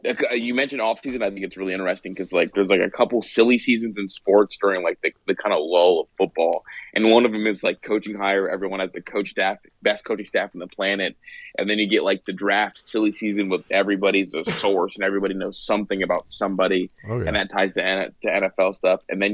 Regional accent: Atlanta, Georgia, United States; born there; I was born in Atlanta and really Georgia Tech fan.

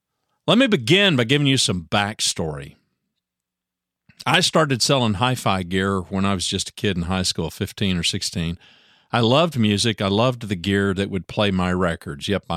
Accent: Louisiana, United States; also born or lived in Ada, Oklahoma; I'm from Oklahoma. Born in the same town as … by the way, Ada, Oklahoma. Moved away when I was just a kid. And really, I would have to tell you, grew up mostly in Louisiana.

